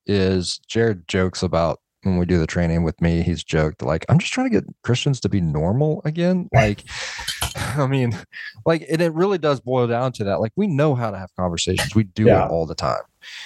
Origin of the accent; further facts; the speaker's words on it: Atlanta, Georgia, United States; where I'm from Atlanta. We don't have a lot of Afghanis.